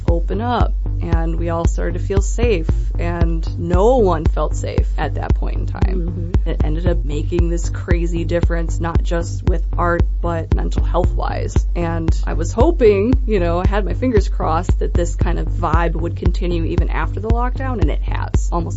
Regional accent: Chicago, Illinois, United States; Yeah, I grew up in the Chicago area, and I moved out here about 10-ish years ago

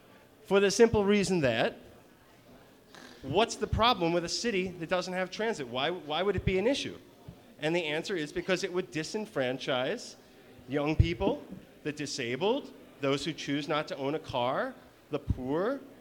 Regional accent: New York, United States; And you might associate me with the fact that I'm from New York, and so I use transit

